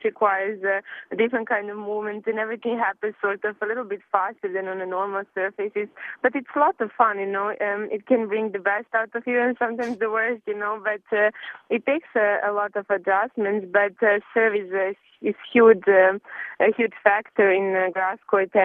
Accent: Serbia; English is a second language; growing up in Serbia, the tennis wasn't as sport

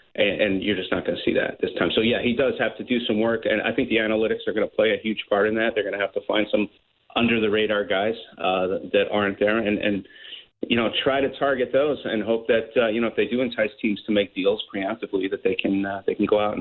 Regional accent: Montreal, Quebec, Canada; I mean, look at the Montreal Expos, my hometown team.

